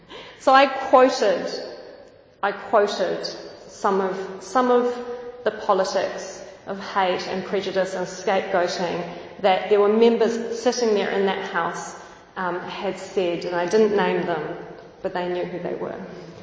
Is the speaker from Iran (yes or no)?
yes; Iran; now in United Kingdom; I'm from Iran, I'm from the so-called Muslim world